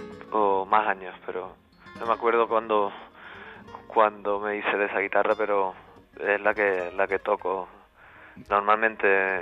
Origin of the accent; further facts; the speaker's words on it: Córdoba, Andalusia, Spain; Yo estoy enamorado de Córdoba y de siempre, y soy cordobés hasta la médula.